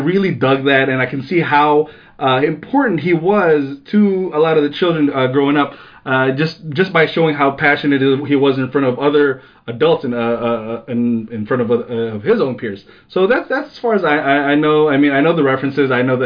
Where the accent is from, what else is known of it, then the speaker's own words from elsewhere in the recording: Philippines; moved away; we were not born here, we were raised in the Philippines